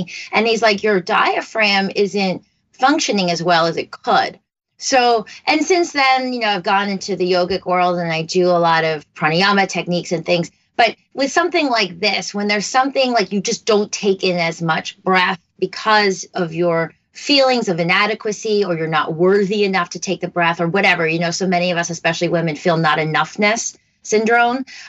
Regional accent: East Coast, United States; I grew up on the East Coast in a completely Caucasian school, town, and I'm half Asian.

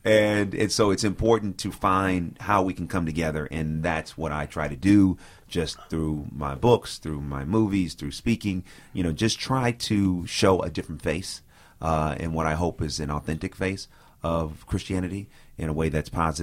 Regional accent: California, United States; I grew up in the Bay Area. And my mother, you know, when we got into middle school, she took us to school in Albany, which is like right next to Richmond and Berkeley.

